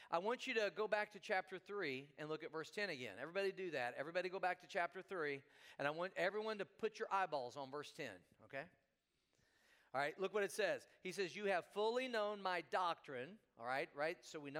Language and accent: English; Missouri, United States; Hey, I'm from Missouri. And you know what they call Missouri? Show me state.